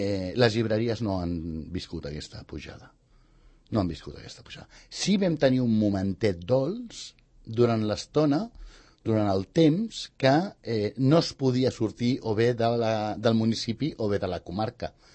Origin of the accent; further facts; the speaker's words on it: Sant Cugat, Catalonia, Spain; no ens agradaria sortir de Sant Cugat, és el meu poble tota la vida, jo no vull marxar de Sant Cugat, i és el meu poble i me l'estimo molt.